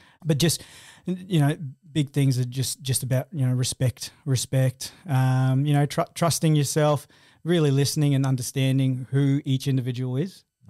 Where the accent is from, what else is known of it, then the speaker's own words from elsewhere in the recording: Papua New Guinea; You know, we're from Papua New Guinea, no idea what an aged care facility was.